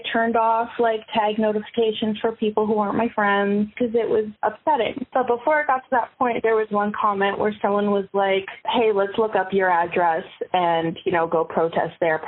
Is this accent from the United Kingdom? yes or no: no; Canada; this Canadian does not support the illegal occupation of my hometown.